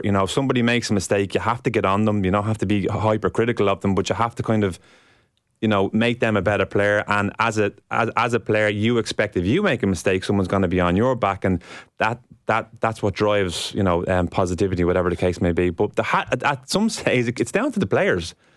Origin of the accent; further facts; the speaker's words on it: Ireland; We're Irish. It's in our DNA.